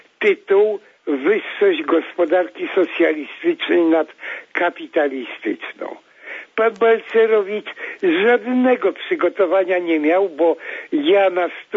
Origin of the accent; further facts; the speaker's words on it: Warsaw, Masovian Voivodeship, Poland; jestem, pochodzę z wielopokoleniowej rodziny warszawskiej